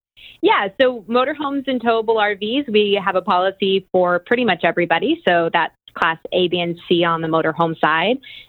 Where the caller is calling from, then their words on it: San Diego, California, United States; We are in San Diego, California, sunny San Diego.